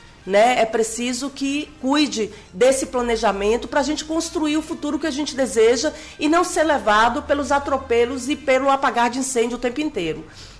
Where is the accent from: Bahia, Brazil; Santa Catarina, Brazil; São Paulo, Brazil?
Bahia, Brazil; Teixeira de Freitas; now in Ilhéus, Brazil; não quero sair de Ilhéus, sou de Teixeira de Freitas, no extremo sul da Bahia, e já estou aqui nessa terra há mais de 16 anos.